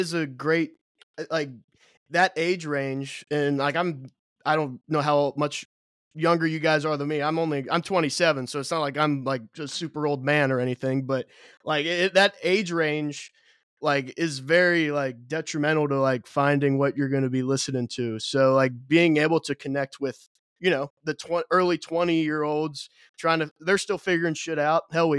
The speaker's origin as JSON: {"language": "English", "town": "Cincinnati", "region": "Ohio", "country": "United States", "said": "I'm from Cincinnati and the music scene here is like there's not one"}